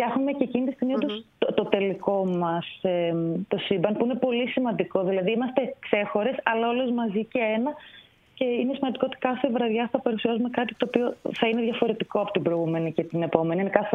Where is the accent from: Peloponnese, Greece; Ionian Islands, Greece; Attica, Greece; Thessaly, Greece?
Thessaly, Greece; με τις πλημμύρες στο χωριό μου στη Θεσσαλία